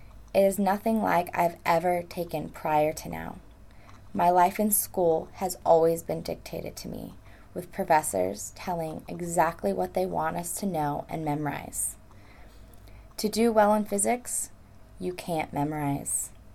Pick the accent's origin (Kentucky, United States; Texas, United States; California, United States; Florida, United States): California, United States; Camarillo; I'm originally from Camarillo, California. Most people know the area as Ventura County. It is located about 3 hours north of San Diego, right on the coast.